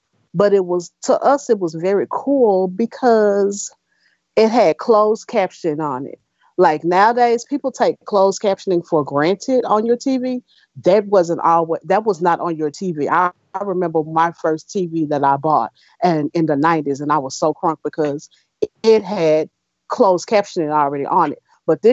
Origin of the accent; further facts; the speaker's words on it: Dallas, Texas, United States; Pretty much, I grew up in Dallas, where I live now, pretty much in the same house that I live in.